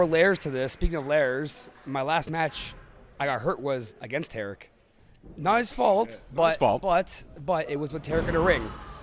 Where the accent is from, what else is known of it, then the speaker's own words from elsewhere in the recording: Canada; as a Canadian wrestler, our biggest thing is getting a visa, right?